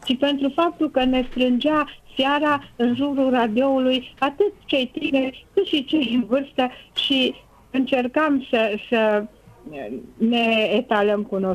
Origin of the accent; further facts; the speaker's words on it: Timișoara, Timiș County, Romania; sunt din Timișoara.